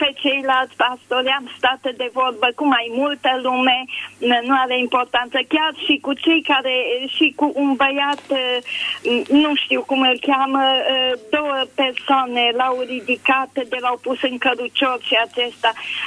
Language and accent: Romanian; Deva, Hunedoara County, Romania